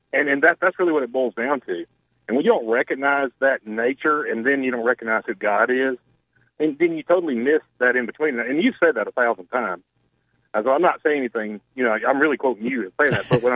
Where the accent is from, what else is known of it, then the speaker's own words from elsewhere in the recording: the South, United States; because I grew up in the South, and because I grew up in a very mixed neighborhood, I grew up in pretty much a project.